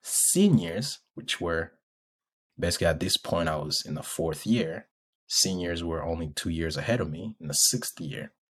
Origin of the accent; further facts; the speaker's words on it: Rwanda; because where I grew up in Africa, right, in Rwanda specifically, the Catholic Church was like the biggest church.